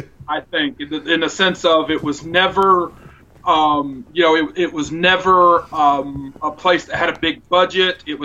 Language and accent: English; Greensboro, North Carolina, United States; I grew up outside of Greensboro, and in 94, a local promotion started running shows in around like Greensboro, Asheboro, Burlington, little towns on the outskirts of Greensboro.